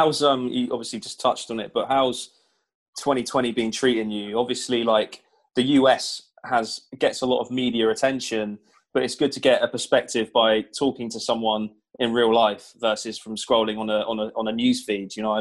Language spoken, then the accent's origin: English; United Kingdom; Oh man, it's freezing here, man. I mean, we're British, so it's customary.